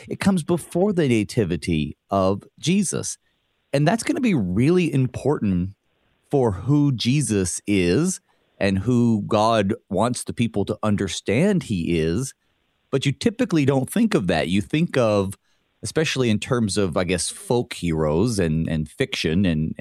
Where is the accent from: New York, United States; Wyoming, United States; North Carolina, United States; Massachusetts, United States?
North Carolina, United States; You know, growing up in North Carolina, I was, you see all these TV shows with all of this snow, and we just did not get that kind of snow.